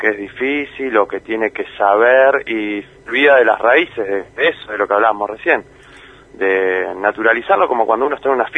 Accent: Trevelin, Chubut, Argentina; moved away as an adult; also born or lived in Esquel; now in Buenos Aires, Argentina; yo soy nacido y criado acá en Trevelin, básicamente. Yo nací en Esquel, por la cuestión del hospital, pero toda mi familia es de acá, de Trevelin. Y nada, y yo me fui hace ya unos años para Buenos Aires a estudiar

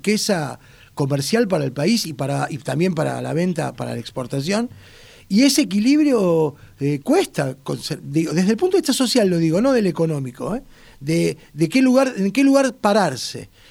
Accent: Puerto Madryn, Chubut, Argentina; a mí, que soy de Puerto Madryn, me trae un lugar casi común en la sociedad madrinense

